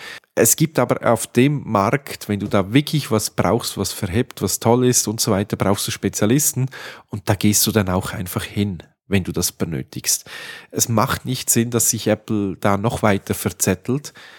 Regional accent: Switzerland; Weil bei uns in der Schweiz ist so, dass das SRF, das Schweizer Fernseh, dessen Mediathek funktioniert nicht

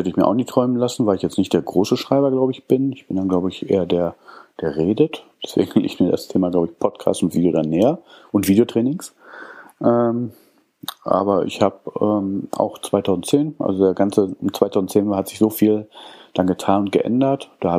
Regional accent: Dortmund, North Rhine-Westphalia, Germany; born there; Deswegen bin ich am Ende des Tages auch in Dortmund hängen geblieben. Also ich bin auch gebürtiger Dortmunder, wohne auch immer noch in Dortmund.

